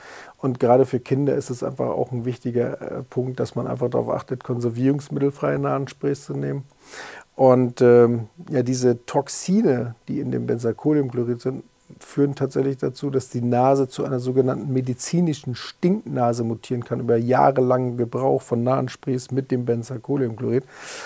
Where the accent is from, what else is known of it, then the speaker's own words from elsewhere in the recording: Kiel, Schleswig-Holstein, Germany; born there; Ich bin geboren 1965 in Kiel